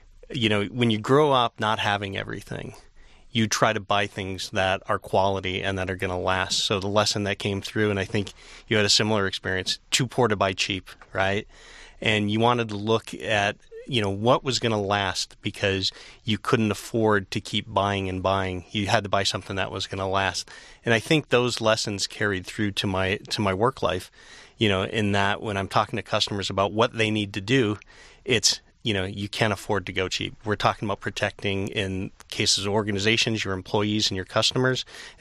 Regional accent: Warren, Michigan, United States; also born or lived in Grosse Pointe; Grew up in the city of Warren. I guess technically my birth certificate says I was born in Grosse Pointe. That's because I was born at Bon Secours Hospital.

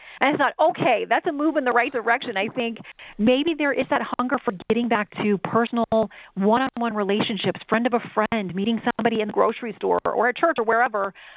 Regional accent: the South, United States; growing up in the South was very much about

